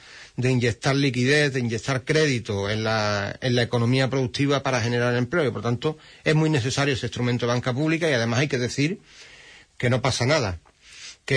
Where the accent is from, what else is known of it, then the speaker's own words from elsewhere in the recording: Aljaraque, Andalusia, Spain; yo debatía una mañana en un pleno en el ayuntamiento de mi pueblo, en Alharaque, del que soy concejal